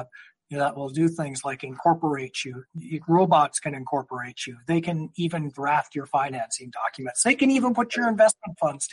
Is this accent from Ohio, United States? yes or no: no; North Dakota, United States; So eventually we'll be getting pineapples grown in my home state of North Dakota.